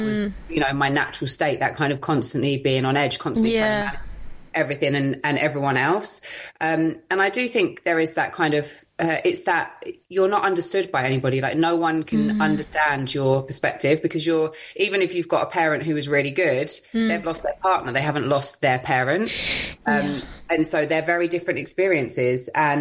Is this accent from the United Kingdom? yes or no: yes; United Kingdom; I guess that as British people, we are kind of quite repressed around a lot of things.